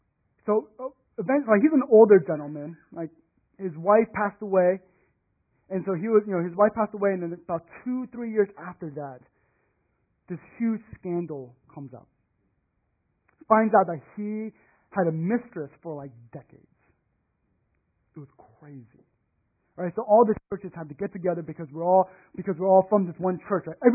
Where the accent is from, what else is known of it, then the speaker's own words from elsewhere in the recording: Houston, Texas, United States; I grew up in Houston. And I went to one of the major Chinese churches in Houston.